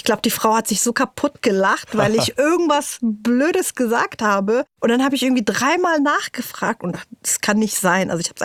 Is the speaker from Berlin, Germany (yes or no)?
yes; Berlin, Germany; Also es war quasi in meiner näheren Umgebung, in Moabit, wo ich aufgewachsen bin, was meine Heimat ist.